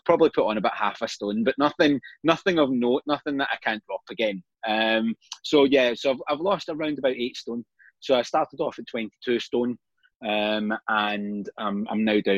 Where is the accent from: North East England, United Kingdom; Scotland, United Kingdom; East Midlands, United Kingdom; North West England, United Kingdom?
Scotland, United Kingdom; Glasgow; now in Carlisle, United Kingdom; I am 44 years old. I am from Glasgow, and I've probably spent the last 14 years living either outside of Glasgow or down in England. Currently live in Carlisle because it's as close as I can get to Scotland